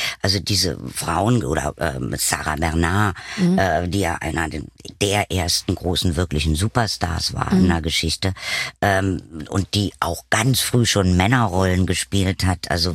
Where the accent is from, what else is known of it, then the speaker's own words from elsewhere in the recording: East Germany, Germany; dann bin ich natürlich in der DDR groß geworden